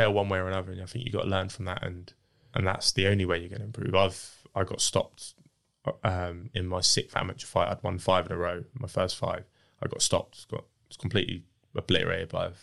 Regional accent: Bournemouth, South West England, United Kingdom; I'd love to headline in my hometown. I don't think we've ever had a televised boxing show in Bournemouth

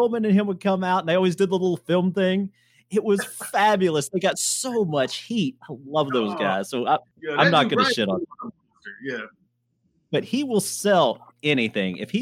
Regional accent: Louisville, Kentucky, United States; I grew up in Louisville, and The Rock was there

